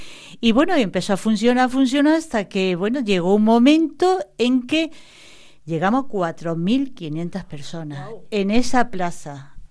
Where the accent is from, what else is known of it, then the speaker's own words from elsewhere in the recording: Seville, Andalusia, Spain; yo que soy de Sevilla